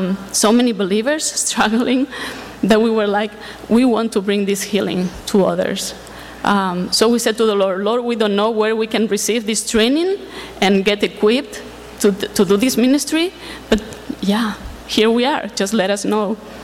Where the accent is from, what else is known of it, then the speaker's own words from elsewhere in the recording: Spain; English is a second language; I'm from Spain. So we met in a mission conference, and we have been living in Spain for the last 10 years of our lives.